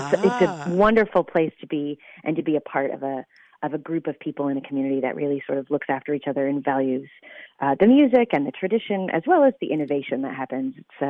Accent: Seattle, Washington, United States; also born or lived in New York; now in Portland, United States; I grew up in Seattle, Washington, and then moved over to New York after graduate school, and then moved back to Seattle, where I ended up in Portland, Oregon.

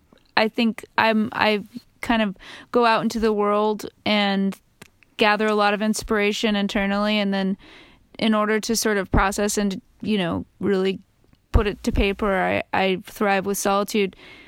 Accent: Phoenix, Arizona, United States; You know, growing up in Phoenix, there really isn't like a industry. So I sort of garnered that DIY spirit from like growing up there in a way.

